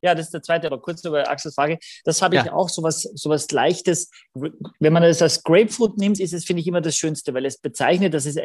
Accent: Gallizien, Carinthia, Austria; mein Heimatort ist Galizien in Österreich, mit 2 L und Z, das ist die Region Galizien hier

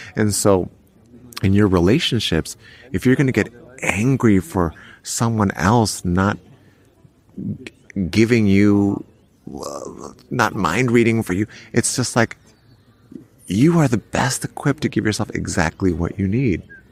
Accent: United States; I'm an American, so I'm using the U.S. as a reference

